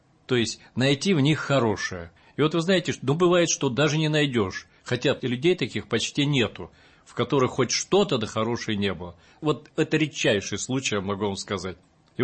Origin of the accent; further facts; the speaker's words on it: Buryatia, Russia; я из Бурятии родом, из Забайкалья.